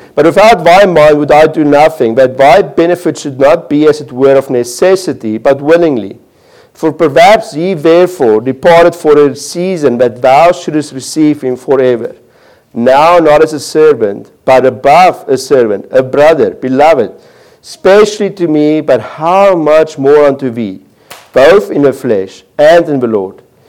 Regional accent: South Africa; now in United States; we come from South Africa

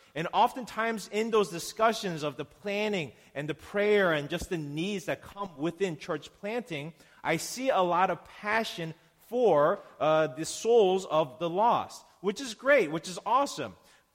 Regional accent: Virginia, United States; I'm from Northern Virginia. I lived in Northern Virginia most of my life.

